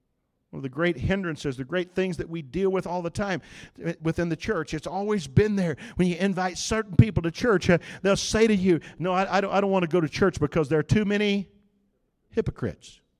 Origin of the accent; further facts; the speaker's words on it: Oklahoma, United States; which was a little bit like a foreign country to us growing up in Oklahoma.